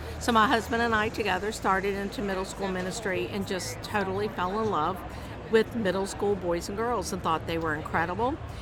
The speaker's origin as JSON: {"language": "English", "town": "Belmont", "region": "North Carolina", "country": "United States", "said": "I'm from Belmont, North Carolina."}